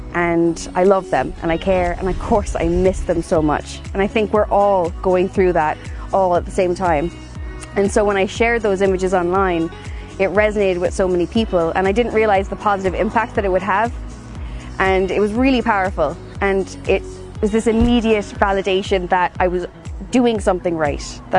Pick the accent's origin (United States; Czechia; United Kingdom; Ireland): Ireland; Kinsale, Munster; I'm an illustrator from Kinsale.